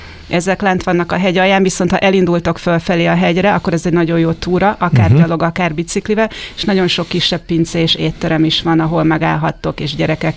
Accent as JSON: {"language": "Hungarian", "town": "Keszthely", "region": "Zala", "country": "Hungary", "tie": "born there", "said": "Hát én teljes mértékben balatoni lány vagyok, én Keszthelyen születtem, aztán ahogy sokan az évfolyamomból elmentem kicsit világot látni, majd felnőtt koromra visszaköltöztem Keszthelyre, tehát most 15 éve újra itt élek."}